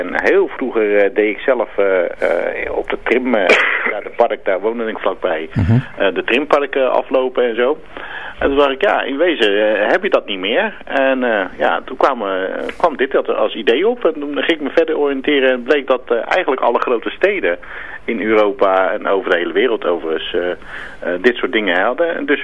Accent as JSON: {"language": "Dutch", "country": "Turkey", "said": "Je weet, ik kom zelf uit Turkije."}